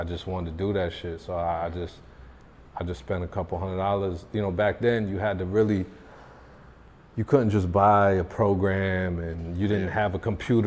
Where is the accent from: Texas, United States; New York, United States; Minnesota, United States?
New York, United States; Syracuse; I knew I wanted to be a rapper when I went to a concert at Syracuse University. Coming from Syracuse, our best conce